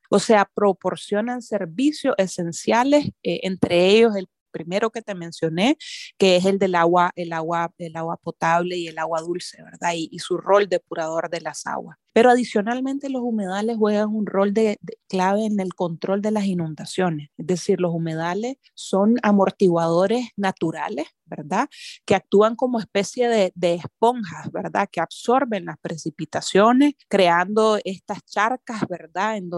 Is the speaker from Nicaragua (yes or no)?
yes; Nicaragua; como nicaragüenses